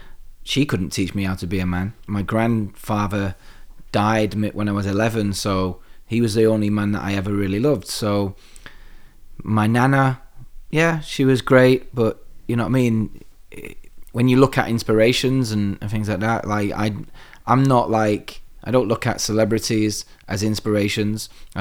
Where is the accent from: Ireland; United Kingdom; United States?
United Kingdom; Salford, North West England; I used to live in Salford. Like, I grew up in Low Broughton in Salford on Low Broughton Road.